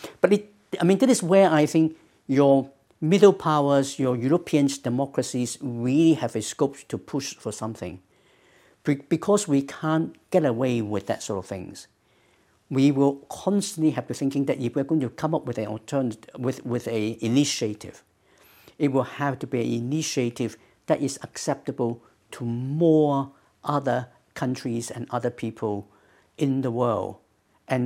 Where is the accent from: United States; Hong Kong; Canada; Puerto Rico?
Hong Kong; born there; I'm a person of Chinese heritage. I am a British citizen. I was born in British Hong Kong.